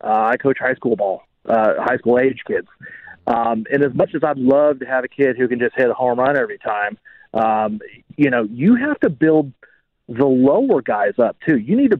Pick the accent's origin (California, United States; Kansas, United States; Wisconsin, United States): Kansas, United States; Olathe; Hey, no worries. Actually, I'm from Olathe.